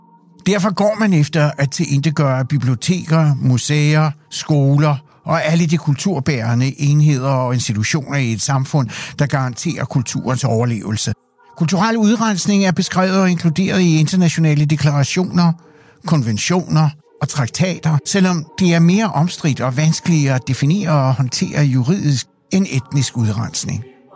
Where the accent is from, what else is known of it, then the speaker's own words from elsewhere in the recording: Siberia, Russia; Danish is a second language; now in Denmark; Under min opvækst i Sibirien under den kolde krig så jeg og oplevede nogle af eftervirkningerne af kulturel udrensning.